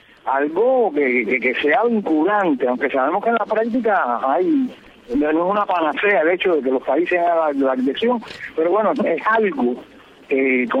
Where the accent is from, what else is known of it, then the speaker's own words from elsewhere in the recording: Cabañas, Artemisa, Cuba; now in Havana, Cuba; Ya ha dejado de ser mía porque soy de Cabañas, como bien has dicho.